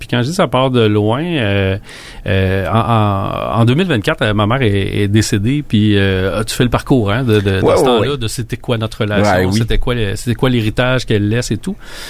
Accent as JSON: {"language": "French", "region": "Quebec", "country": "Canada", "said": "Moi, je suis de la Mauricie, mais c'est ici dans la région."}